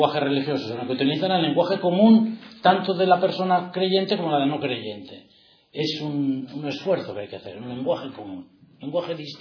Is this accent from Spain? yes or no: yes; Villava, Navarre, Spain; yo que soy de Villava